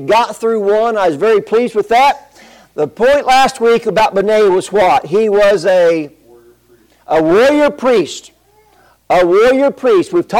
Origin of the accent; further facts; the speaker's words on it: Illinois, United States; Again, I'm from Southern Illinois. We're rednecks. We're proud of our trucks.